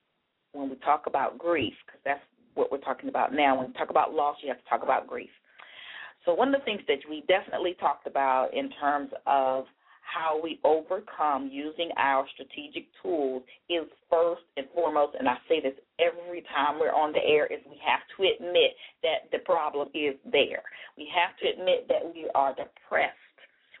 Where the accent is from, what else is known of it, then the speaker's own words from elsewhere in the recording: Maryland, United States; I'm from Maryland, and I see I do have a person from Maryland on my line.